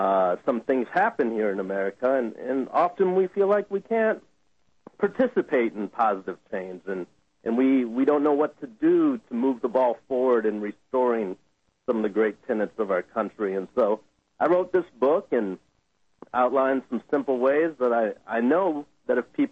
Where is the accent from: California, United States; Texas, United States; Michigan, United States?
Michigan, United States; Flint; Oh yeah, I'm from Flint, Michigan, Deanna, and I have unfortunately witnessed firsthand what happens when the tough decisions aren't made. And so, I was back at my hometown last summer.